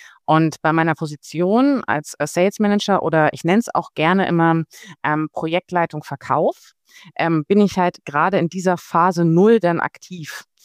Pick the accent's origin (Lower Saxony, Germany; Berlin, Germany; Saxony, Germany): Berlin, Germany; born there; moved away; das hat mich auch von meinem Geburtsort Berlin an die Küste getrieben